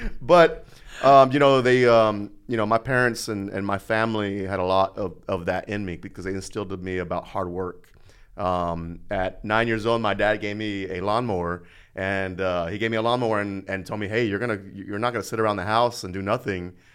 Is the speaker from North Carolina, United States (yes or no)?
no; Houston, Texas, United States; I grew up in Northside, Houston. North side of Houston, yeah.